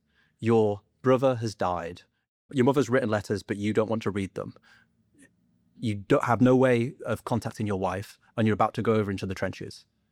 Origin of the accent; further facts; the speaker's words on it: United Kingdom; One of my big regrets against being British is I've been early to a lot of things